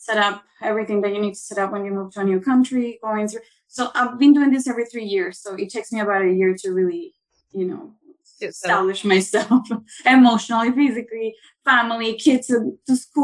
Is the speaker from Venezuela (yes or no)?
yes; Venezuela; English is a second language; now in United States; I'm from Venezuela.